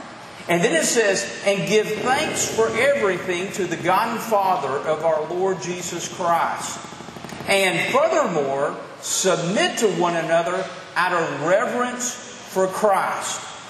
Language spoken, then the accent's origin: English; Denison, Texas, United States; I grew up in Denison, Texas, on Lake Texoma.